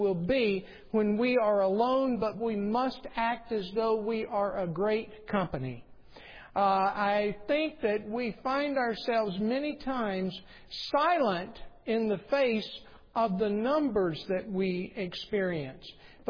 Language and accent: English; the South, United States; Now, I grew up in the South